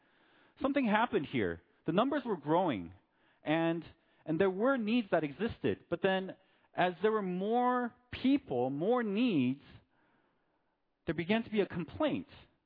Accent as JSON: {"language": "English", "country": "United States", "tie": "born or raised there", "said": "I'm Korean-American. My parents are from Korea, but I was born in America, and I grew up in America."}